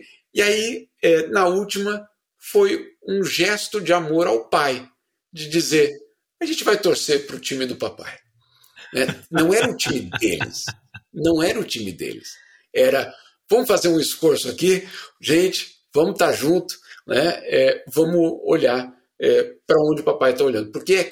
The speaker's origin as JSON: {"language": "Portuguese", "country": "Brazil", "said": "eu sou brasileiro, né?"}